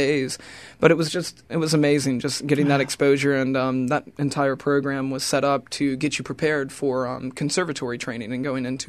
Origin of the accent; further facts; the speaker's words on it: Washington, North Carolina, United States; but I went back to my hometown in Washington, North Carolina, and enrolled in community college credits